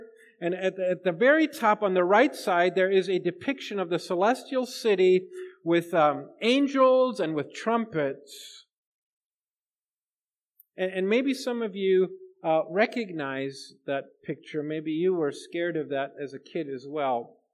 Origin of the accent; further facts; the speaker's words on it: Germany; growing up in Germany as a kid